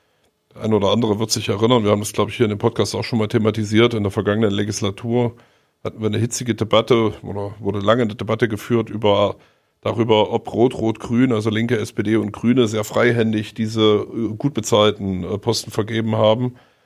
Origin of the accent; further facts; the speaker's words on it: Erfurt, Thuringia, Germany; komme aus Erfurt. Bei mir klingelt auch ein bisschen was.